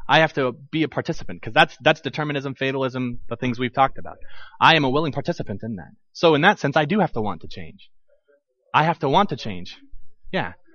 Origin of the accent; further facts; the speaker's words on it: Texas, United States; It's like I have to stop being a Texan and start being a Christian or something.